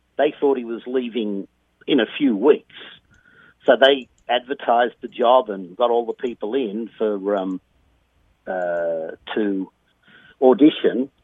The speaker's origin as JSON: {"language": "English", "town": "Melbourne", "region": "Victoria", "country": "Australia", "said": "We have race calling schools in Australia. I'm from Melbourne, and in Melbourne there were two horse race, announcing schools for horse racing."}